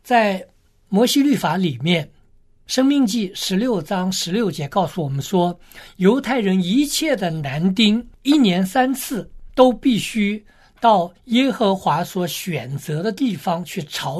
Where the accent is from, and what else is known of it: China